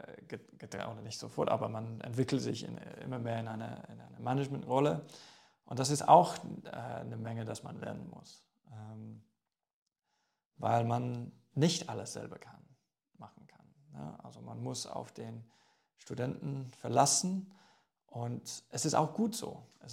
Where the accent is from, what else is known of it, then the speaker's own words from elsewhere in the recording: England, United Kingdom; German is a second language; Naja, als Engländer gibt es nur eine Antwort.